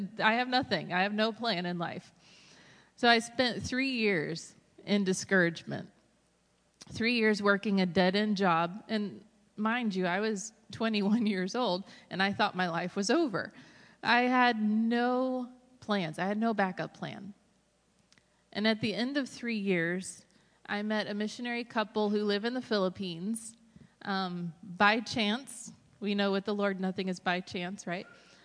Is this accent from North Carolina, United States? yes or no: yes; Greensboro, North Carolina, United States; I was born and raised in Greensboro, pastor's kid, homeschooled. Yeah, Greensboro, yeah.